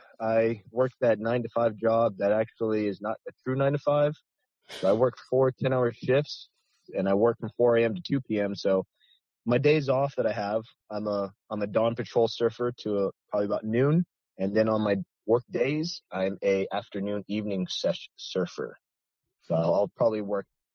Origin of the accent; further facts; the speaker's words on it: California, United States; also born or lived in Hawaii / China; So I grew up in California in the Bay Area where there's cold water, and I had to use a 5-millimeter wetsuit.